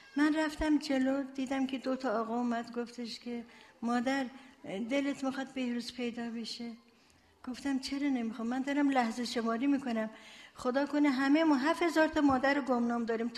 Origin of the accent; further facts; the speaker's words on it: Zanjan, Zanjan Province, Iran; ما ترکیم، زنجانی هستیم